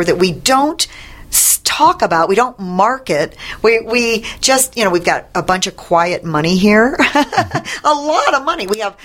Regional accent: St. Louis, Missouri, United States; We would actually say to people, they'd say, where are you from? We say St. Louis, and they'd say, oh, is that in Louisiana?

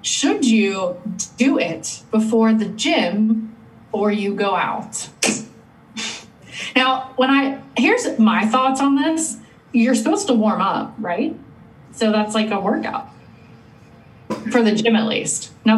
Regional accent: Australia; I am Australian.

